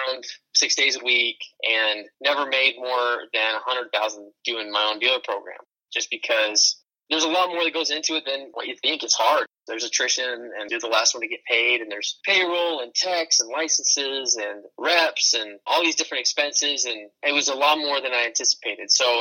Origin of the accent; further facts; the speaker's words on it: Mesa, Arizona, United States; I'm from Mesa, Arizona